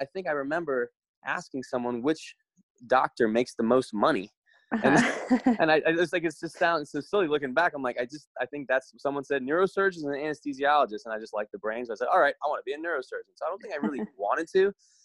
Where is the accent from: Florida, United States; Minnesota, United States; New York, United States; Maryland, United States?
Maryland, United States; So I was in, I grew up in Maryland on the East Coast.